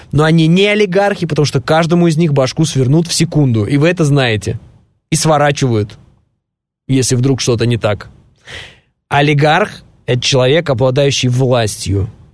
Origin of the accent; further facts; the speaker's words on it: Moscow, Russia; я тоже из Москвы